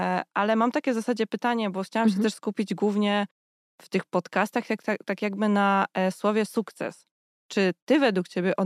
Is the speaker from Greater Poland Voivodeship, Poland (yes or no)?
no; Kraków, Lesser Poland, Poland; Ja jestem z Krakowa